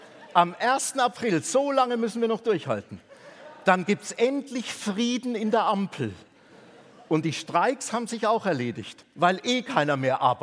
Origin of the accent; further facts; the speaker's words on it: Bavaria, Germany; Ich bin in Bayern aufgewachsen. Das war in meiner Jugend ein Kalifat.